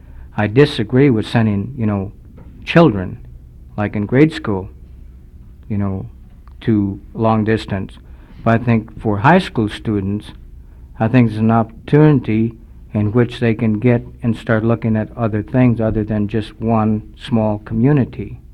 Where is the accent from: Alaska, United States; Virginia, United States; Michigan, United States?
Alaska, United States; Fort Yukon; I was born and raised in Fort Yukon, and I did go to school at Mount Edgecombe.